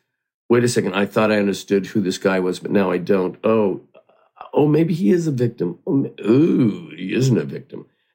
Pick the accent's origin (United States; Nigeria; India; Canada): Canada; Hamilton, Ontario; I grew up in Hamilton, Ontario, Canada, and I only watched American television. I didn't watch any Canadian. We got all our stations through Buffalo.